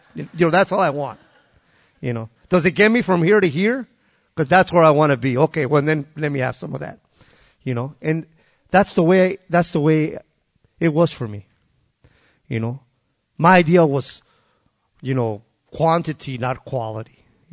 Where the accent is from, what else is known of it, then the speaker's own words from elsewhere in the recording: El Paso, Texas, United States; I grew up in El Paso, Texas.